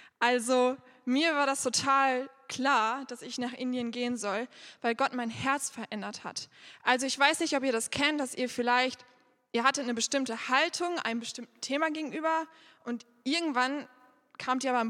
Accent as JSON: {"language": "German", "town": "Dorsten", "region": "North Rhine-Westphalia", "country": "Germany", "tie": "born or raised there", "said": "ich bin 20 Jahre alt. Ich komme hier aus Dorsten und bin in dieser Gemeinde groß geworden. Also ich bin schon immer hier."}